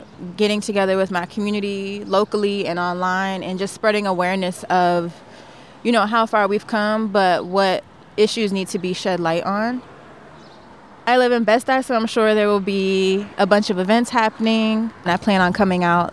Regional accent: Bowie, Maryland, United States; I'm from Bowie, Maryland.

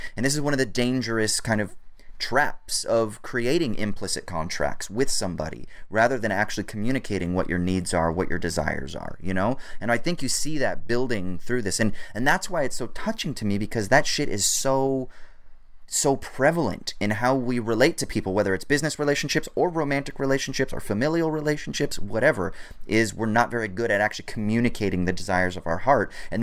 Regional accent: California, United States; Growing up in Orange County, it was the car, right?

